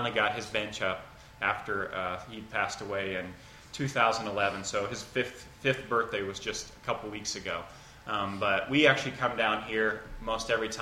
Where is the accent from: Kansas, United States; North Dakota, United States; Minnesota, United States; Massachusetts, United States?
Kansas, United States; I grew up in Kansas in a church attending home.